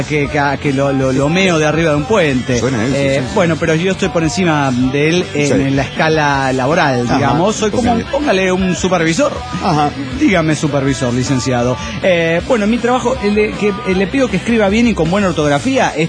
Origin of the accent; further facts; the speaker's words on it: Potosí, Bolivia; now in Sucre, Bolivia; Actualmente estoy en Sucre, pero soy originaria de Potosí. Bueno, la villa imperial de Carlos V.